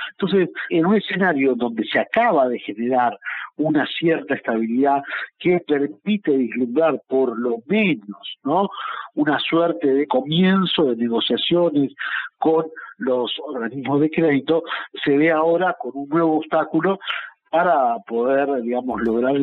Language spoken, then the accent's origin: Spanish; Argentina; yo soy argentino, ¿no?